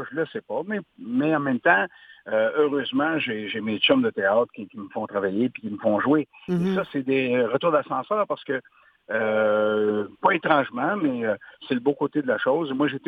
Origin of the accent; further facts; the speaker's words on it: Lévis, Quebec, Canada; Et en plus, l'Anglicane à Lévis, c'est mon patelin, parce que moi, je suis natif de Lévis.